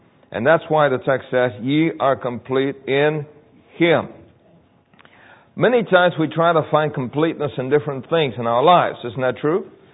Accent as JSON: {"language": "English", "country": "Puerto Rico", "tie": "born there", "said": "When I was born in Puerto Rico, I was born in a place called El Fanguito. And that really means the mud place, the little mud place. And the reason why it's called El Fanguito is because it was a place that the poor people lived in."}